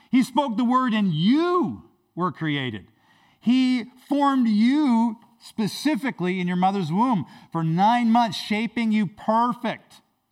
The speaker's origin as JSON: {"language": "English", "town": "Grand Prairie", "region": "Alberta", "country": "Canada", "tie": "born or raised there", "said": "I was raised in Grand Prairie, Alberta, and my parents went from a Catholic church to a Pentecostal church"}